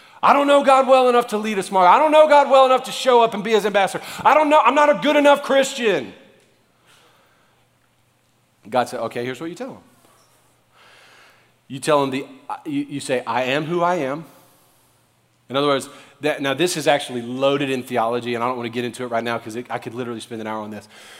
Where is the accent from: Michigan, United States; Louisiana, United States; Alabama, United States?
Louisiana, United States; New Orleans; start shouting like every bit of like New Orleans came out of me. You know what I'm saying? That's my hometown.